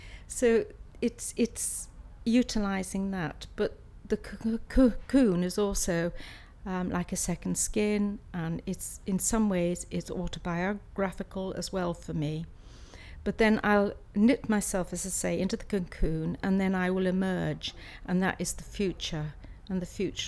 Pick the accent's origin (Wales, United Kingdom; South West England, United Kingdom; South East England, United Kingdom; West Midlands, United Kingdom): Wales, United Kingdom; Swansea; I'm age 68 and I'm from Swansea in South Wales.